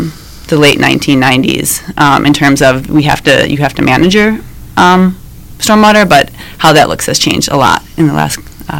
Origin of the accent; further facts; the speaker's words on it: Wisconsin, United States; I moved back to Milwaukee. I'm from originally from Wisconsin